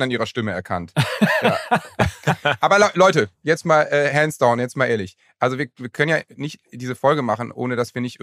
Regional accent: Lower Saxony, Germany; bei uns in Niedersachsen

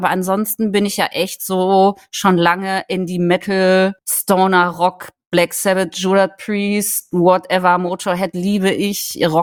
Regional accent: Recklinghausen, North Rhine-Westphalia, Germany; born there; ich komme ja gebürtig aus Recklinghausen, deswegen, unser Weg war ja kurz.

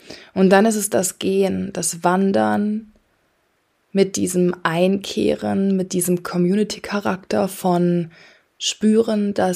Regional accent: Bilbao, Basque Country, Spain; also born or lived in Singapore; ich bin in Bilbao aufgewachsen, aber auch in Singapur und generell bin ich in meiner Kindheit sehr, sehr viel umgezogen.

